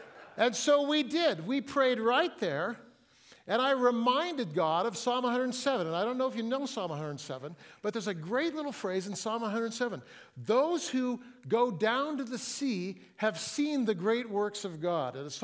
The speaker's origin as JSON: {"language": "English", "town": "Fresno", "region": "California", "country": "United States", "tie": "born or raised there", "also_born_or_lived": "Oakland", "lives_now": "Seattle, United States", "said": "I live in Seattle, but I was born in Oakland, grew up in Fresno, and I love the Sierra Nevada mountains."}